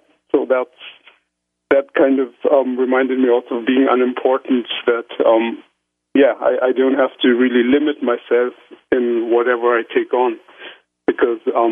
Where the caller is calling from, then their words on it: Frankfurt, Hesse, Germany; I'm calling in from Frankfurt in Germany today